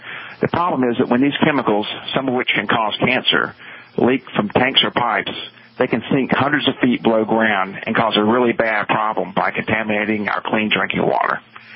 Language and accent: English; Louisiana, United States; born there; also born or lived in Massachusetts; I was born in Louisiana, but got my start in business up in your area, in Massachusetts, Doug, in the early 80s with a company called Groundwater Technology. Since that time, I moved back to Louisiana in the mid-80s